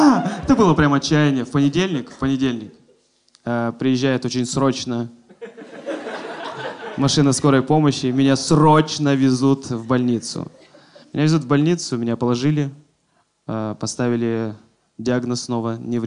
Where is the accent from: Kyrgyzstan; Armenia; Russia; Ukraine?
Russia; Sakha Republic; Я из Якутии, и там очень холодно, и я всегда ходил в шапке с длинными волосами.